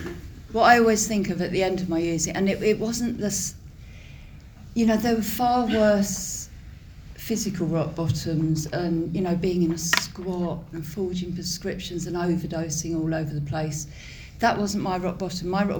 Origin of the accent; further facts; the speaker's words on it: South East England, United Kingdom; I grew up in Kent and I wasn't, it was just a blag.